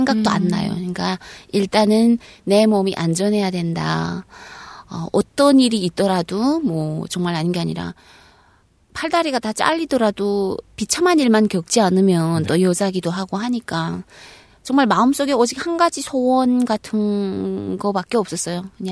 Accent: North Korea; now in South Korea; 근데 결정적으로 아기가 생긴 걸 알게 되면서 북한 땅에서는 못 산다.

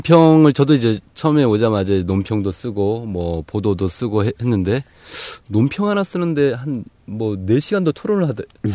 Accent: South Korea; 근데 가장 큰 어려움은 제가 여기 남한 출신이잖아요.

